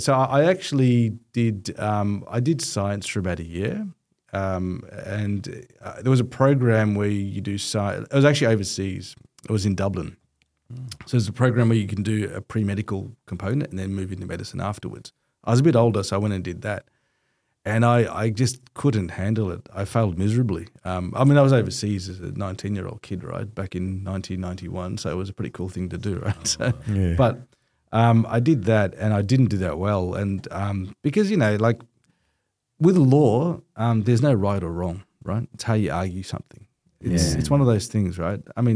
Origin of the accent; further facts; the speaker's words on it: India; so my dad wanted me to, I'm Indian, right?